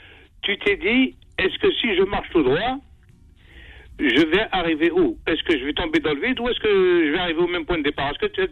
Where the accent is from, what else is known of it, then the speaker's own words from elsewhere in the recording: Algeria; moi, quand j'étais enfant en Algérie